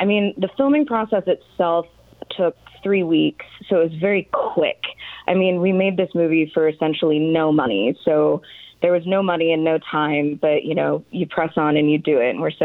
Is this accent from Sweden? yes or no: no; Roseburg, Oregon, United States; now in California, United States; Yeah, I was born in Roseburg, raised in Roseburg. Yeah, 18 years